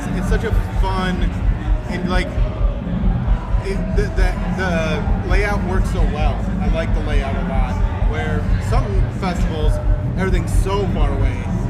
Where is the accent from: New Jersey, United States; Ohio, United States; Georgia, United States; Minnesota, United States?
Ohio, United States; Cleveland; I grew up in Cleveland, and so, yeah, I've been listening to it since I was a kid